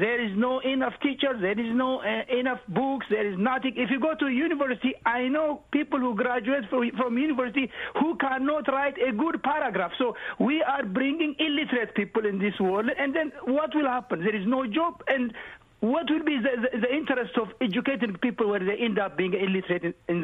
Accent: Ethiopia; I'm from Ethiopia. There are now many young Ethiopians going back to school in the last 2 decades.

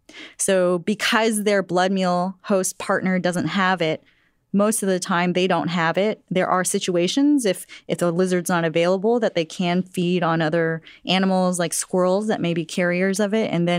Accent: Texas, United States; I'm from Texas, so I get a lot of questions about this from my friends from Texas.

